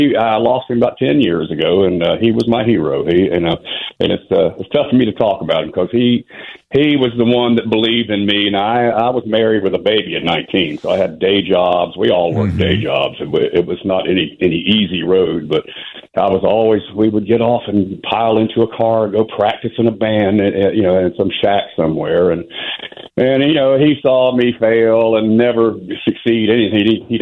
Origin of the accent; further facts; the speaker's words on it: Jacksonville, Florida, United States; we came from Jacksonville, Florida, which is a Navy town.